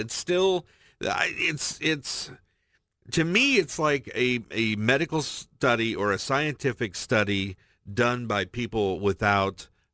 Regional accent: Midwest, United States; I love Chicago style because I'm from the Midwest.

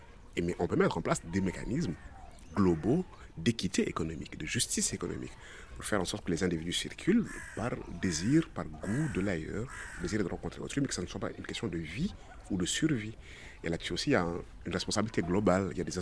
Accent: Fatick, Senegal; Moi, je viens des îles du Saloum, des endroits qui sont menacés, puisqu'on a retrouvé des gisements offshore à Sangomar. C'est là où j'habite.

